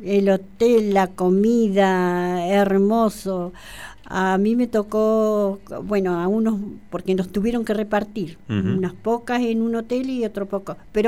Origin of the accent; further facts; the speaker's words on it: Zapala, Neuquén, Argentina; No, nosotros somos de Zapala.